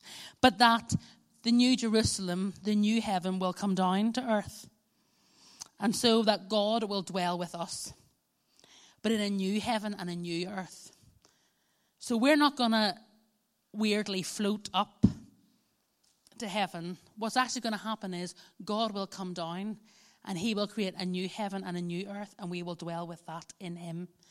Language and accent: English; Northern Ireland, United Kingdom; as a Northern Irish person, you know, hope for the best, expect the worst.